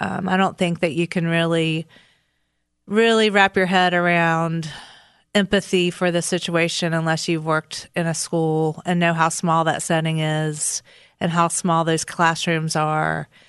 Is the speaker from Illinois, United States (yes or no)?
no; Charleston, West Virginia, United States; I am from Charleston, West Virginia. I ran for city council at large and lost.